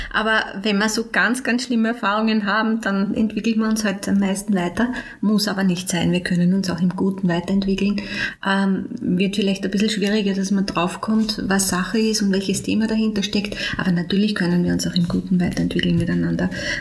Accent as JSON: {"language": "German", "town": "Linz", "region": "Upper Austria", "country": "Austria", "lives_now": "Vienna, Austria", "said": "Ich bin ursprünglich Linzerin, bin schon seit 1988 in Wien"}